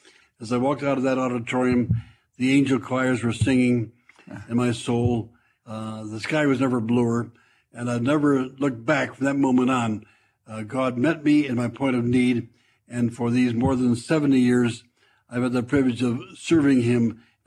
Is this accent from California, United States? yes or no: no; Cleveland, Ohio, United States; I had gone back earlier to add a job back in my hometown of Cleveland, Ohio.